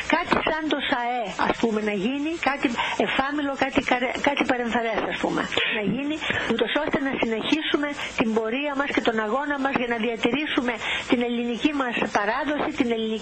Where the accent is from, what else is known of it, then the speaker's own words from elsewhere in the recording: Greece; Αυτά που κάνω είναι χρέος και υποχρέωσή μου σαν Ελληνίδα να το κάνω για την πατρίδα μου.